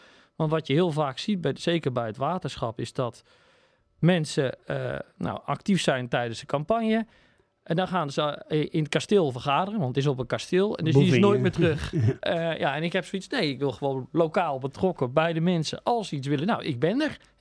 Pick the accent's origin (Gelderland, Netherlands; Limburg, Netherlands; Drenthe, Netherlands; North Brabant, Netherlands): North Brabant, Netherlands; Rijen; Ik kom zelf uit Rijen.